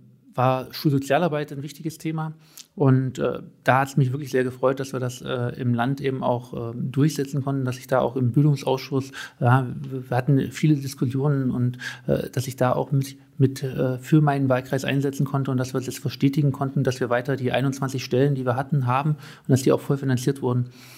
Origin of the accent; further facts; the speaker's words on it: Sangerhausen, Saxony-Anhalt, Germany; ich bin 40 Jahre alt, ich bin geboren und aufgewachsen in Sangerhausen